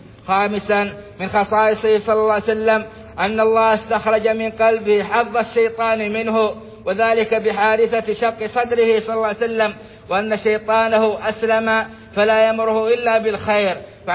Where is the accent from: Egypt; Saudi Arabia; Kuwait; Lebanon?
Saudi Arabia; للقضاء بإذن الله على هذا الفيروس بالكلية في بلادنا السعودية